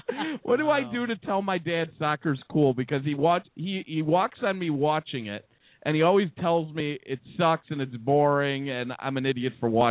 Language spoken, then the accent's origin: English; Chicago, Illinois, United States; now in Los Angeles, United States; Well, we're moving to L.A., but yes, from Chicago. We're moving in a month to L.A.